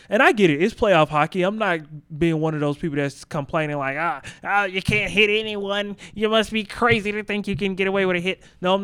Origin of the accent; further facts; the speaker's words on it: Jackson, Mississippi, United States; and I make that joke because I'm from Jackson.